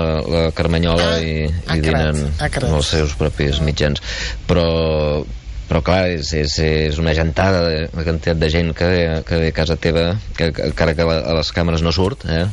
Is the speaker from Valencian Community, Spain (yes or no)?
no; Catalonia, Spain; Com a ser humà, com a ciutadà i com a català, aquesta gent a mi em fa vergonya.